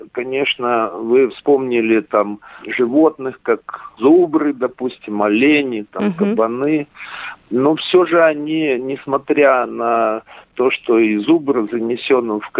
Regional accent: Sinki, Grodno Region, Belarus; born there; moved away as an adult; Родился в деревне Синьки Берестовицкого района Гродненской области, Республики Белоруссия.

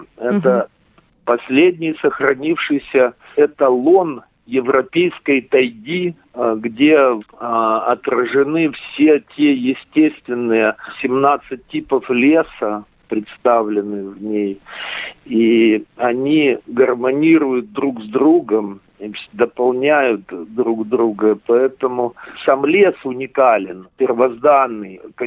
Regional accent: Sinki, Grodno Region, Belarus; born there; moved away as an adult; Родился в деревне Синьки Берестовицкого района Гродненской области, Республики Белоруссия.

